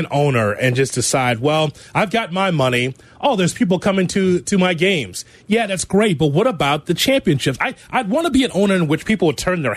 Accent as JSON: {"language": "English", "town": "Chicago", "region": "Illinois", "country": "United States", "tie": "born or raised there", "said": "And in a world-class city like the one that you and I grew up in here in Chicago, we should not be second-rate or third-rate in some instances."}